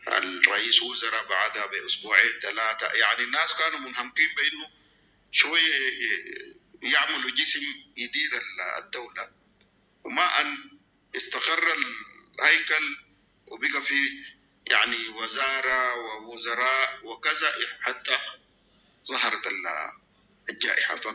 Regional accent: Sudan; وما عندنا في السودان، ونحن ذاتنا جونا حار

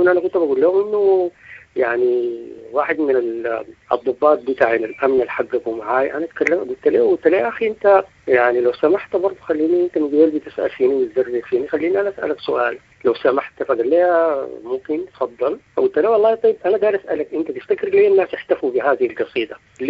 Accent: Sudan; حالنا نحن كشعب سوداني

